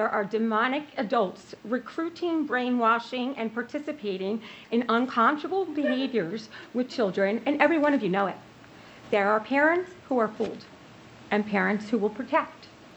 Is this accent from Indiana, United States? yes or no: no; Warrington, Pennsylvania, United States; I'm from Warrington.